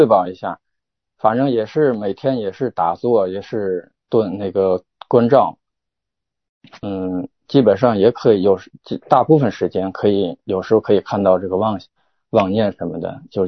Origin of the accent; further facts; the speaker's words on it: Tianjin, China; 因为我是天津的嘛，离北京比较近，